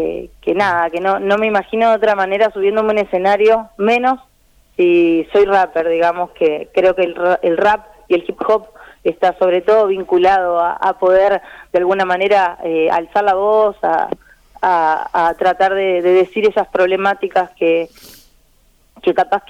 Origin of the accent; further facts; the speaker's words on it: Barranquitas, Santa Fe, Argentina; Yo vengo de Barranquitas, un poquito más al norte, centro norte de Santa Fe